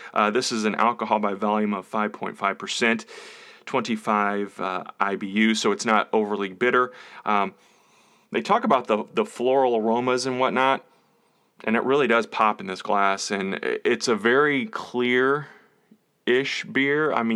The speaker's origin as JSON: {"language": "English", "town": "St. Louis", "region": "Missouri", "country": "United States", "tie": "born or raised there", "said": "we watched Leave It to Beaver in syndication where I grew up in St. Louis."}